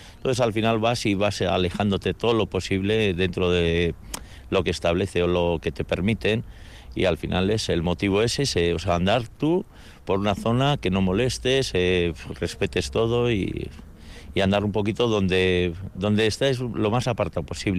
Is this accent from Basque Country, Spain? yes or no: yes; Basque Country, Spain; que soy de ahí, de Guipúzcoa, con muchos años aquí, más de unos 35 años llevo aquí en Álava.